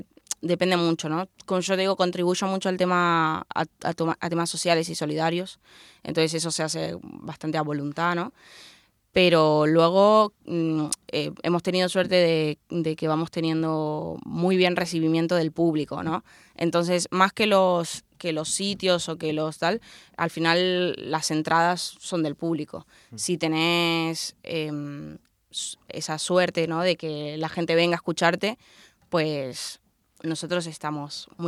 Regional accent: Argentina; now in Alicante, Spain; Como yo soy argentina, mucha gente dice que al final, al llevar mucho tiempo en un sitio, no se siente ni de aquí ni de allá, ¿no? Yo digo que yo me siento de aquí y de allá. Soy argentina 100%, pero también soy alicantina 100%.

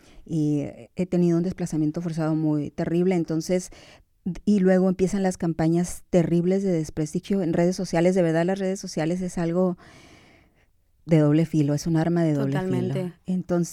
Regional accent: Hermosillo, Sonora, Mexico; se parece mucho a mi ciudad de Hermosillo, el calor.

